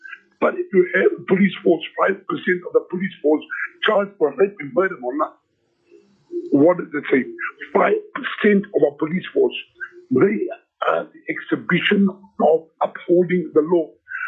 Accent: South Africa; I'm South African. I'm a South African. First, I'm Muslim.

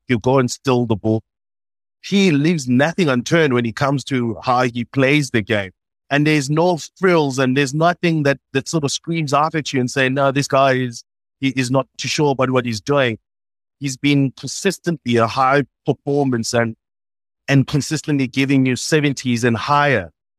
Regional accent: South Africa; us as South African of the game, we're becoming much more brave.

